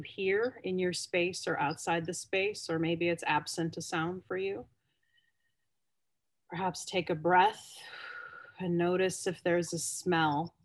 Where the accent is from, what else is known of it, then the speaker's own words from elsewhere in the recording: Youngstown, Ohio, United States; So I'm joining you from Youngstown, Warren, Ohio area, which is about an hour south of Cleveland, for those of you who know US geography. I always like to say that the part of Ohio I'm from is the beginning of the middle.